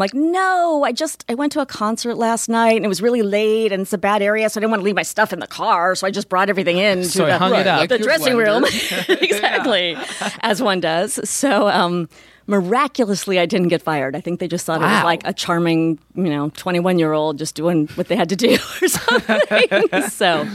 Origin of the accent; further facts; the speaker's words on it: San Diego, California, United States; And I even grew up in Southern California. I mean, I grew up in the San Diego area, went to school in Pomona, which are, you know, both within a couple hours of here, and knew no one who did this for a living.